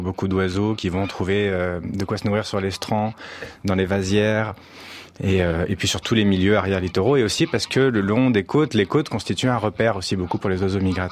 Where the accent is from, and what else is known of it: France